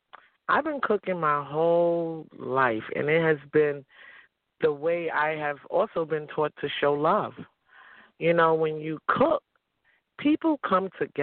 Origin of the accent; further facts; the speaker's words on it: New York City, New York, United States; You know, I was born in Harlem. I was born in the projects. And one thing I was raised with is love. That's how my community survived. My community in Harlem, even though we was not wealthy people